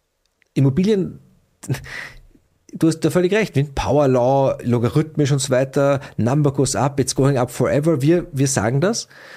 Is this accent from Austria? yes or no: yes; Austria; also born or lived in Vienna; in der Kleinstadt, in der ich aufgewachsen bin, also ich bin zwar in Wien geboren, aber sozusagen in der Vorstadt aufgewachsen